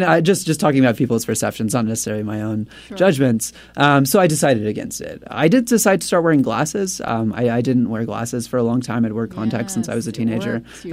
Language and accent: English; the South, United States; Yeah, and I'm from the South, so, you know, sunflower seeds